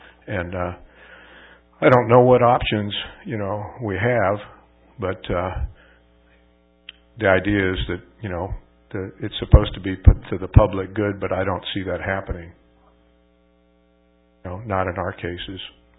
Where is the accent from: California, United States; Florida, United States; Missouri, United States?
California, United States; North Hollywood; I grew up in Southern California as a child in North Hollywood